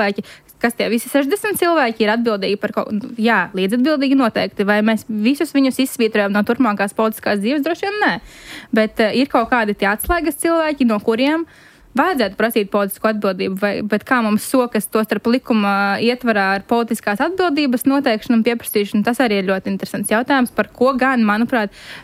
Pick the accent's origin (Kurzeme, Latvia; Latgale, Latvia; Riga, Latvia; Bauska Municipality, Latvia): Latgale, Latvia; Rēzekne; es esmu no Rēzeknes pati